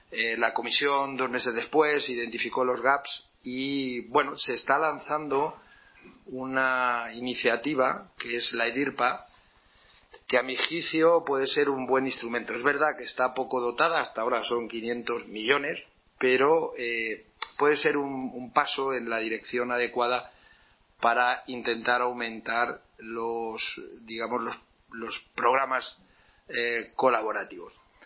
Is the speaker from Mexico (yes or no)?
no; Castilla-La Mancha, Spain; En esta tierra de la que yo soy toledano, de un pueblecito, eso sí, de Toledo